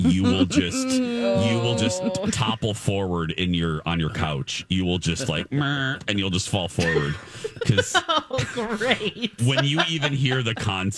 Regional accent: Indiana, United States; And then I have a crazy story out of my home state of Indiana.

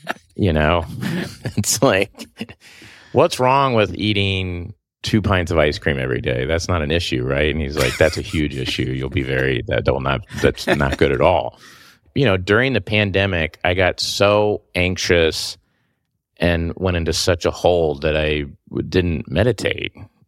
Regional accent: Oklahoma, United States; I'm from Oklahoma, you know, so it's like, I'm going to go in a room and sit and close my eyes.

